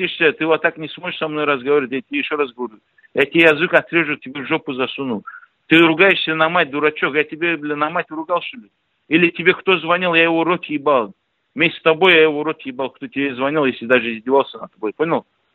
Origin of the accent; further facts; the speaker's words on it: Dagestan, Russia; Я из Дагестана, тебе еще раз говорю.